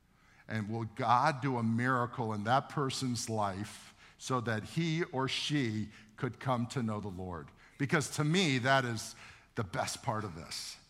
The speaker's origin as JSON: {"language": "English", "country": "United States", "said": "I go, no, I'm an American."}